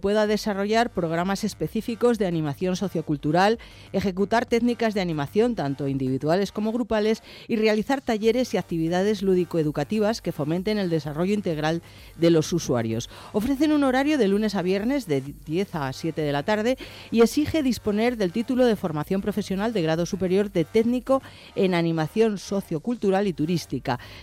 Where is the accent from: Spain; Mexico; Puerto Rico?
Spain; Madrid, Community of Madrid; los que somos madrileños y estamos acostumbrados lo echamos de menos cuando no estamos en Madrid